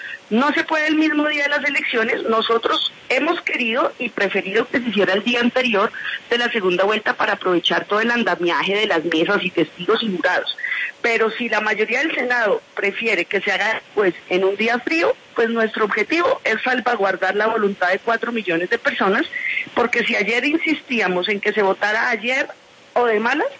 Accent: Colombia; a mí me llena de orgullo como colombiana

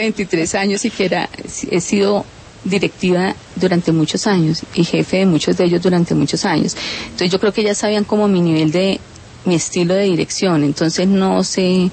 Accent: Colombia; nosotros como ciudadano colombiano

